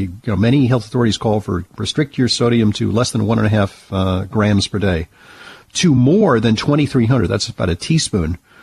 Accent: New York, United States; here in my hometown of New York

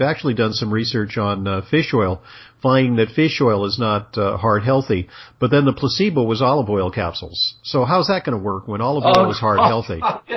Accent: Los Angeles, California, United States; Yeah, I grew up in Los Angeles

